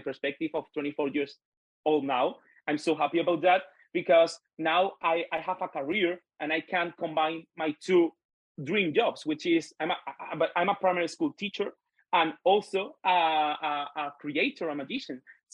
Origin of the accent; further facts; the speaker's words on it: Spain; English is a second language; because I've been here in the Magic Circle from Malaga.